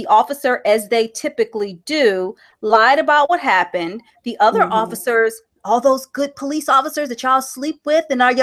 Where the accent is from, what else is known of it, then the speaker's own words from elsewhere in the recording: Midwest, United States; because I'm from the Midwest. We have guns, law-abiding citizens.